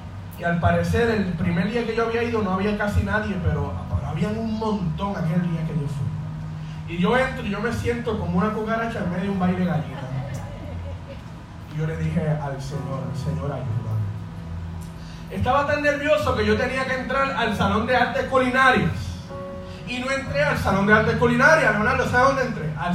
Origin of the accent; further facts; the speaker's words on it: Caguas, Puerto Rico; Yo soy de Cagua, y estudiaba en San Lorenzo